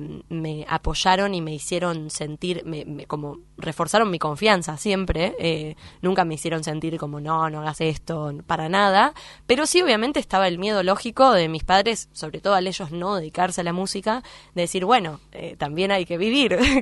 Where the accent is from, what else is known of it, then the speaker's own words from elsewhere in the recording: Buenos Aires, Argentina; Sí, yo nací en... Sí, soy de Villa del Parque, siempre me crié allá, fui al colegio allá